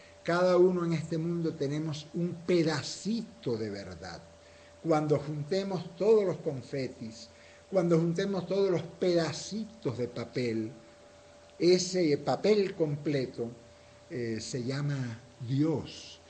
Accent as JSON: {"language": "Spanish", "country": "Cuba", "tie": "born there", "said": "Mi papá, allá en Cuba, yo nací en Cuba"}